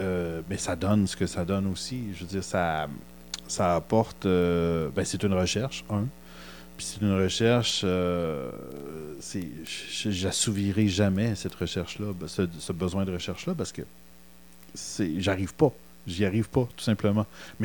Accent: Quebec, Canada; Je suis conscient que je viens de l'Outaouais, mais j'adore le Québec maritime.

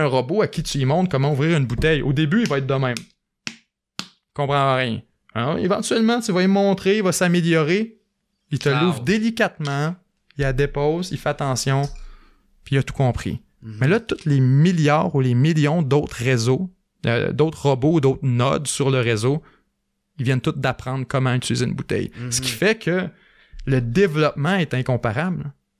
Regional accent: Quebec, Canada; moi, je viens du Bas-Saint-Laurent

